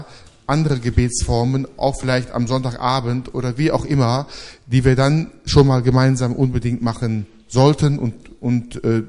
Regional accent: Rhineland, Germany; hätte ich bald gesagt, als Rheinländer

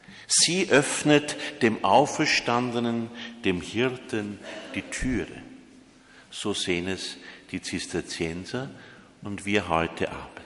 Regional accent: Austria; Und ich weiß, dass ich heute gebetet habe, als Österreicher, für euch

